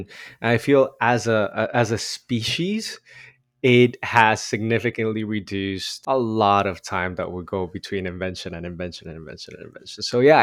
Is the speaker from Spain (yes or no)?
no; Bogotá, Colombia; now in Los Angeles, United States; I grew up in Bogota, Colombia.